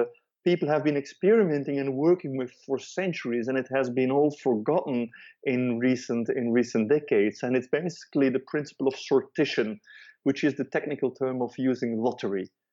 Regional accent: Belgium; In my country, I am from Belgium

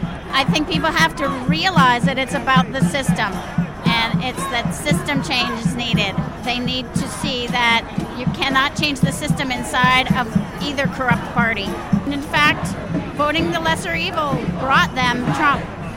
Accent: Brooklyn, New York, United States; from Brooklyn.

